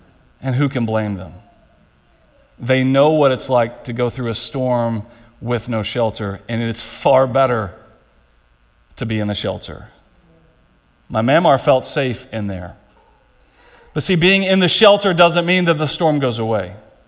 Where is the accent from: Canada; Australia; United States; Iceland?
United States; Lancaster, Texas; My hometown of Lancaster, Texas, saw one of the worst tornadoes in our history.